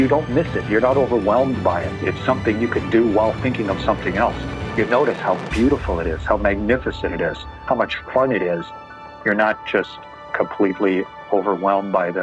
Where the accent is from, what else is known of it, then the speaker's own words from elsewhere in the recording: Canada; I was the top test pilot in the U.S. Navy as a Canadian.